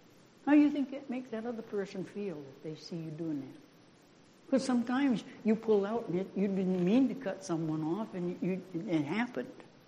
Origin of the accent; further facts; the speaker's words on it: Maine, United States; now in Montana, United States; And really, I'm proud to have been born in Maine, you know. I'm glad I'm from New England. I think that was good roots. And I can tell you, I'm really glad I live in Montana.